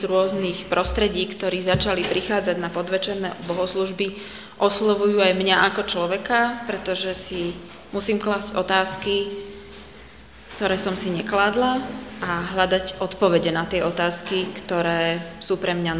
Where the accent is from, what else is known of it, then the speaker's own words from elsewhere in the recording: Bratislava, Bratislava Region, Slovakia; Takže ja som z Bratislavy. Vyrástla som na Cukrovej v zbore cirkvi bratskej. A čiže som také typické cirkevné dieťa.